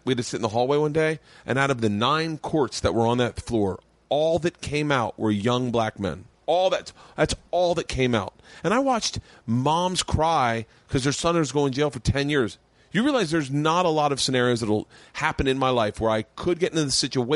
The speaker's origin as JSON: {"language": "English", "region": "Southern US", "country": "United States", "tie": "born or raised there", "said": "If you go through my Facebook, you would not agree with one person I grew up with, because I grew up in the South."}